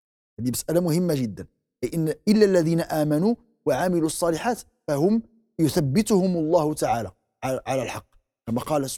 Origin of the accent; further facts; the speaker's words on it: Morocco; والحمد لله كنعيشوه في بلدنا المغرب مثلا